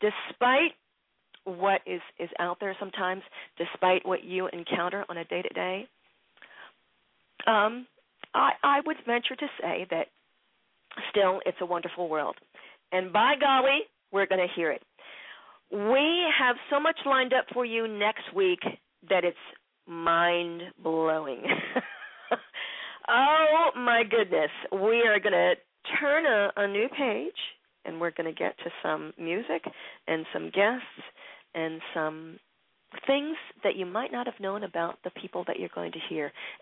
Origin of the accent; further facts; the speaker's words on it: Philadelphia, Pennsylvania, United States; Frédéric is going to be in Philadelphia, my hometown, on Saturday night at the Painted Bride